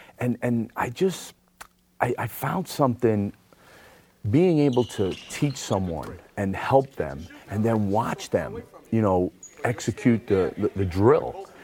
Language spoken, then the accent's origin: English; Brooklyn, New York, United States; Well, growing up in the Park Slope section of Brooklyn way back in the day in the 70s and early 80s, everywhere you go, there's a basketball court.